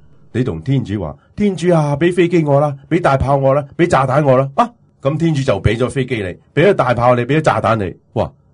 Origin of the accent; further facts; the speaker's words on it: Guangdong, China; 哎呀，我哋广东人